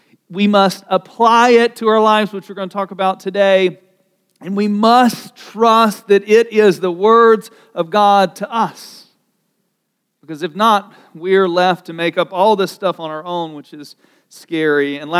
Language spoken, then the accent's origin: English; the South, United States; I mean, I grew up in the South, and you kind of think you're born into this.